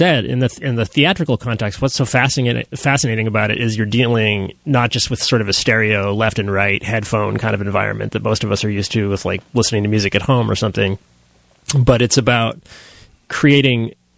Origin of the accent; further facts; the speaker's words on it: Nova Scotia, Canada; I grew up in Nova Scotia.